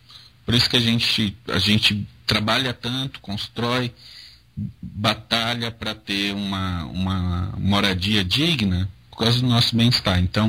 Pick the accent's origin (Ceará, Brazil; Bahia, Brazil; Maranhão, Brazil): Bahia, Brazil; now in São Paulo, Brazil; Eu sou baiano, moro